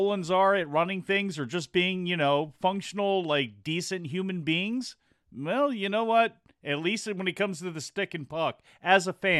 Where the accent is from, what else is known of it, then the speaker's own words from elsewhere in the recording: Baltimore, Maryland, United States; I grew up in the Baltimore area when they owned just Channel 54